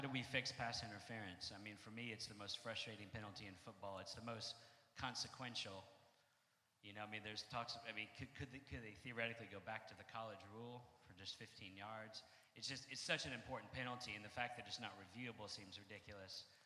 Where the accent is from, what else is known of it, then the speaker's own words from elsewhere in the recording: Chattanooga, Tennessee, United States; I'm from Tennessee. I actually live here these days. I grew up in Tennessee before the Titans existed.